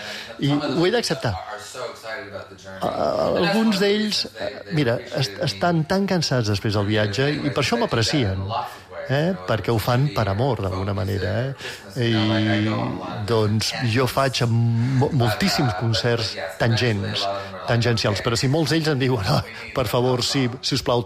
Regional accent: Canada; Catalan is a second language; also born or lived in United States; jo vaig néixer als Estats Units, vaig ser criat al Canadà i em sento molt connectat amb dos els països.

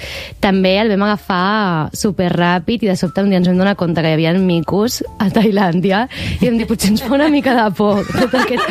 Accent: La Roca del Vallès, Catalonia, Spain; Jo sóc de la Roca del Vallès.

